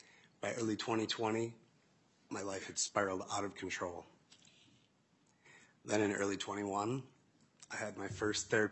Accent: Minnesota, United States; I was born and raised in Minnesota.

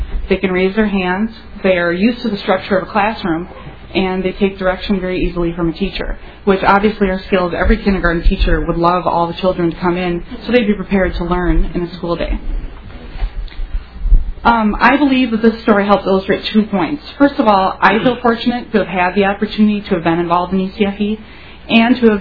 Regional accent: Cambridge, Massachusetts, United States; I'm from Cambridge, which is in Representative Eastland's district.

